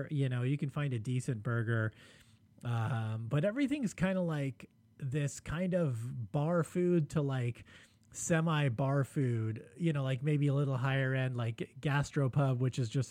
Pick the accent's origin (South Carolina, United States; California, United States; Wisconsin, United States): California, United States; Los Angeles; as a Mexican, from LA, you know, who grew up on my grandma's tacos